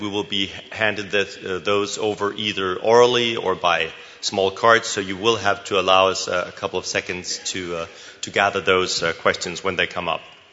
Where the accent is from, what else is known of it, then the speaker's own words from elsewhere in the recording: Copenhagen, Capital Region of Denmark, Denmark; from Copenhagen, and it's a pleasure to co-chair this session